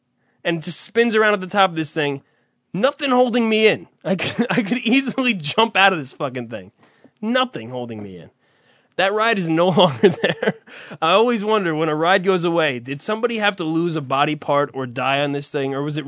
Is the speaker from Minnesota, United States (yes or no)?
no; New Jersey, United States; I say Great Adventure, not Six Flags because I'm from New Jersey, and it's just one of those things.